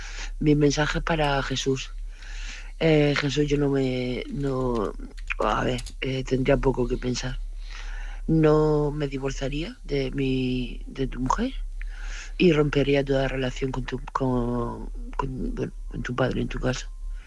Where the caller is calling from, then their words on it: Murcia, Region of Murcia, Spain; de Murcia.